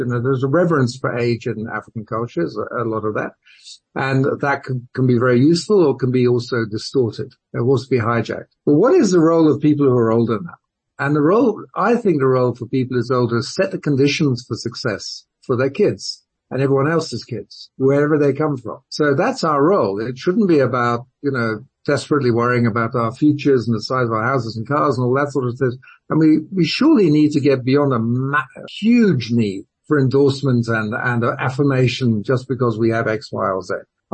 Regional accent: United Kingdom; born there; moved away; I wasn't born here. I was born in Britain. I've been here for 30, 40 years

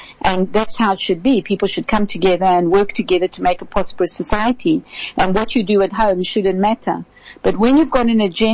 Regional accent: South Africa; moved away; I've come here as a South African. I didn't come here to make sure they spoke Afrikaans or Sotho or any other language. I came here, and I'm lucky because I came from an English-speaking country

